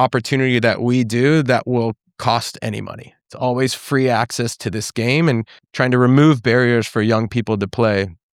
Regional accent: San Diego, California, United States; And I played club soccer growing up in San Diego and have become who I am as a leader, as a man, as a friend, and as a son

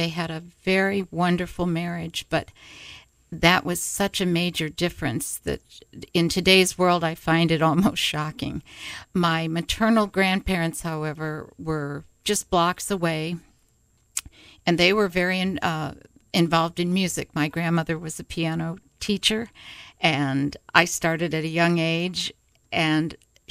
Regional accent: Oak Lawn, Illinois, United States; I grew up in the Chicago area on the south side, a suburb called Oaklawn.

